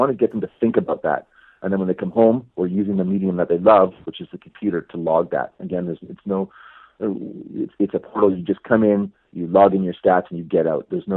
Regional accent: Fenelon Falls, Ontario, Canada; I'm from Fenland Falls, Ontario, which is Northern Ontario. I know what it's like to have the cold temperatures.

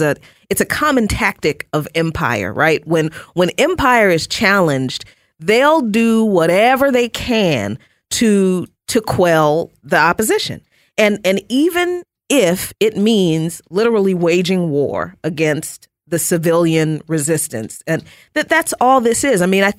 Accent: the South, United States; in the South, because I'm from the South.

